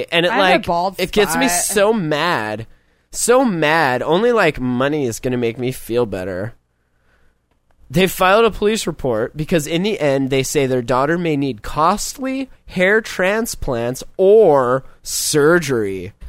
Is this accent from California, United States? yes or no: yes; California, United States; Some kid in the chat was like, I'm from California. And I'm like, hey, me too.